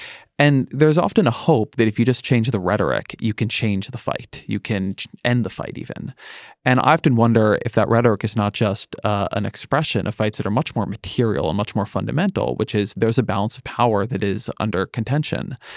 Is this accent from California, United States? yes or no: yes; California, United States; I mean, I'm a Californian, and my vote counts a lot less, particularly in the Senate